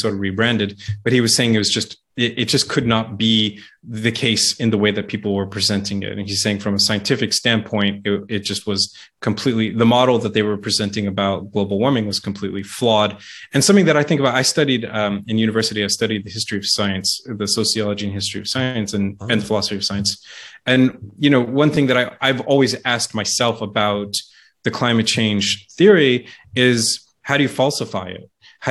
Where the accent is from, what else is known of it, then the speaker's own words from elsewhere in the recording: San Diego, California, United States; He was based out of a research institution where I grew up in California, a town in San Diego.